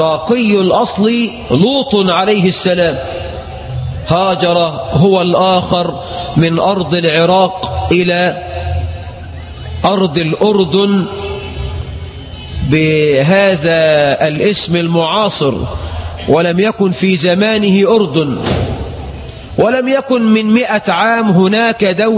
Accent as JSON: {"language": "Arabic", "country": "Egypt", "said": "بلدنا مصر"}